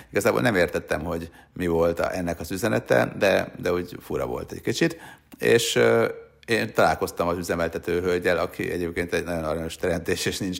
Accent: Chur, Graubünden, Switzerland; Bár nekem még mindig Kúr, meg a Kalandahegy a nagy kedvencem, hát végül is itt töltöttem a gyerekkoromat

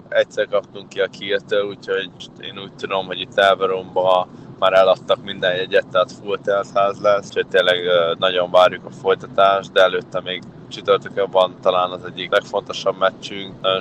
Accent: Hungary; Főleg én, hogy azért magyar vagyok Magyarországon játszani.

